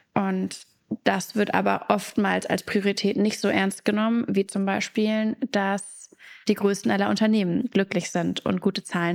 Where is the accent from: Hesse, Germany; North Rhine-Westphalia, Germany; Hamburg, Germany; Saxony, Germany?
Hamburg, Germany; ich bin 28 Jahre alt, ich komme aus Hamburg in Norddeutschland.